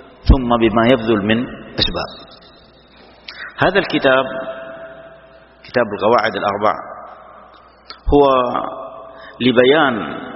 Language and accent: Arabic; Saudi Arabia; في بلادنا المملكة العربية السعودية